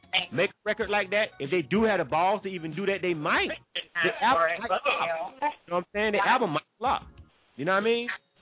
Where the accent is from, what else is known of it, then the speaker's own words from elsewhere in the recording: the South, United States; now in Atlanta, United States; I'm from the South and I love the South, but it is what it is.